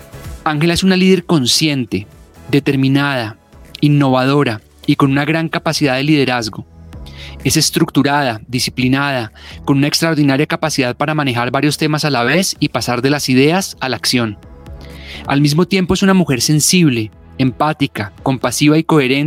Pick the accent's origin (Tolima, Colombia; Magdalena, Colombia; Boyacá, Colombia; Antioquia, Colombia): Boyacá, Colombia; Sotaquirá; Yo recuerdo mucho mi infancia en Boyacá, no específicamente en Tunja, pero en un pueblo cercano que se llamaba Sotaquirá